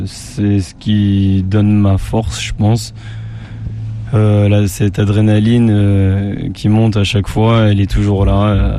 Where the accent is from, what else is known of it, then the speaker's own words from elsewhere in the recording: Guinea; J'aimerais bien faire un concert dans mon pays d'origine, la Guinée.